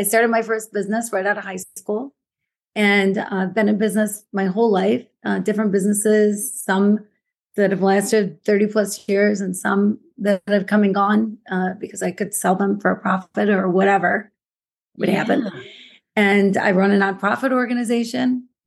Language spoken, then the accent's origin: English; Grand Rapids, Michigan, United States; I grew up in Grand Rapids, Michigan, so I'm a Midwestern girl with a lot of spunk, perhaps.